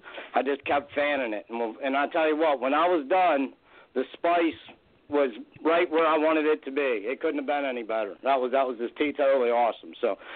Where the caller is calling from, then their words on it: Dry Run, Pennsylvania, United States; Hi, I'm calling from Dry Run, Pennsylvania.